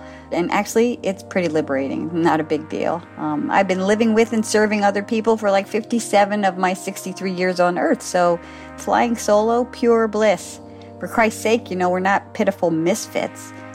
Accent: Philadelphia, Pennsylvania, United States; now in Seattle, United States; I'm from Philly, now living in Seattle.

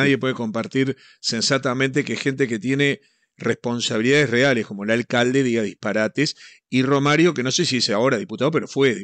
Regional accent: Uruguay; yo como uruguayo, cuando voy a Argentina, tengo que ir vestido de astronauta

